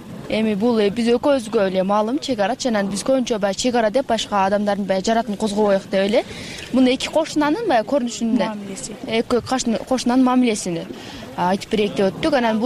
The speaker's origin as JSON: {"language": "Kyrgyz", "region": "Batken Region", "country": "Kyrgyzstan", "tie": "born or raised there", "said": "Мен Баткенде эми ушундай чырчатак болуп турса деле мен өзүмдүн туулуп өскөн жеримди таштап кетким келбейт."}